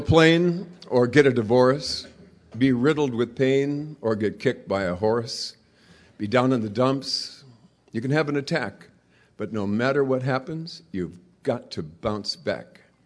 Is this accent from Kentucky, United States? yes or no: no; Jamestown, North Dakota, United States; I grew up in Jamestown, North Dakota, a little town on the prairie.